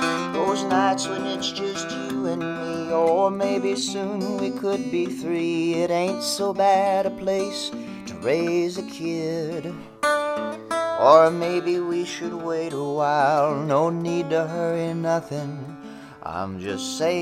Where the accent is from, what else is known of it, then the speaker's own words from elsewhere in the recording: Austin, Texas, United States; born there; also born or lived in Maui; So I spent my first birthday in Hawaii, but was born in Texas. And so I went back and forth between Austin every, you know, few months.